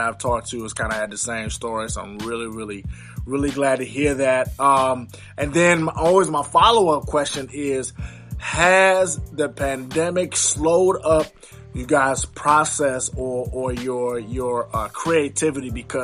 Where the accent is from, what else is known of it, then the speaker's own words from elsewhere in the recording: Louisiana, United States; You know, I'm from Louisiana